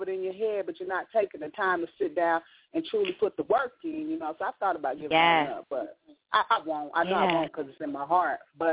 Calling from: Arkansas, United States; from Arkansas.

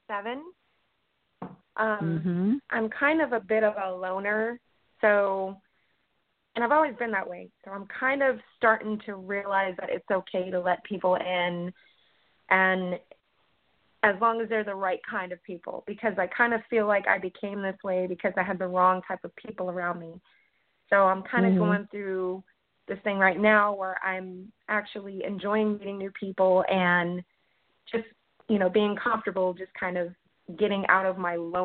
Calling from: Atlanta, Georgia, United States; I'm calling from Atlanta.

